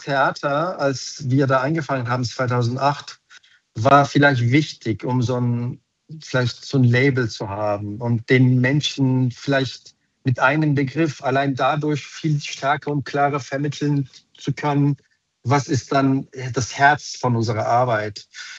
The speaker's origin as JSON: {"language": "German", "region": "Berlin", "country": "Germany", "tie": "born or raised there", "said": "Deswegen habe ich eben drei Orte gesucht, die für mich sehr wichtig waren, seit meiner Kindheit in Berlin."}